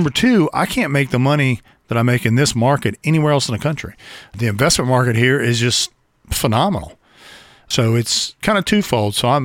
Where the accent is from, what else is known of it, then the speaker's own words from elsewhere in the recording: Baton Rouge, Louisiana, United States; moved away as an adult; also born or lived in Michigan; because I'm from Louisiana, Baton Rouge. Moved to Michigan for 10 years, moved back to Baton Rouge, and then relocated here after Katrina.